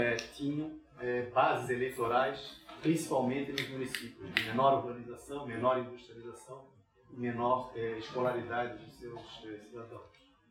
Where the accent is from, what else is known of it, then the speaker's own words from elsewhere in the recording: Florianópolis, Santa Catarina, Brazil; also born or lived in Rio de Janeiro; Eu sou natural aqui de Florianópolis, fiz o ensino fundamental e médio em parte de Florianópolis, em parte do Rio de Janeiro.